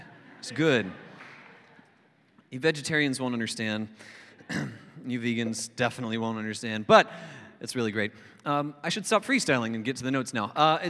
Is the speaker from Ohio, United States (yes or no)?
no; Florida, United States; I grew up in Florida where it's tropical kinds of weather